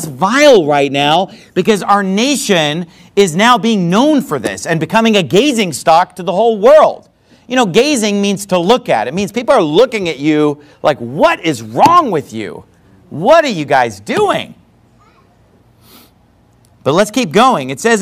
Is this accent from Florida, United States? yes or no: no; California, United States; Nothing against California. I'm from California.